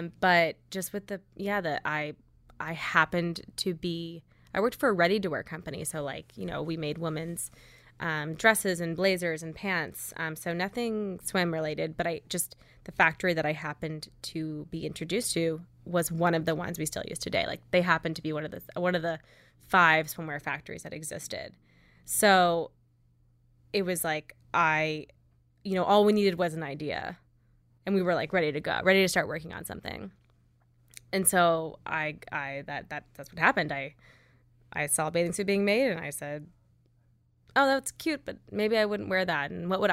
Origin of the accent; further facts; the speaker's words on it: West Palm Beach, Florida, United States; But the long answer is really that Megan and I grew up in West Palm Beach, Florida.